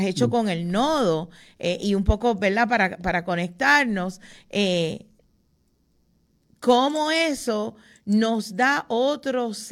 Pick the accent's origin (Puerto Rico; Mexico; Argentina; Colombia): Puerto Rico; Santa Isabel; yo no soy ponceña, pero me crié en el sur, me crié en Santa Isabel, y mi familia es de Santa Isabel y de Adjuntas, así que estoy ahí como que bordeando a Ponce.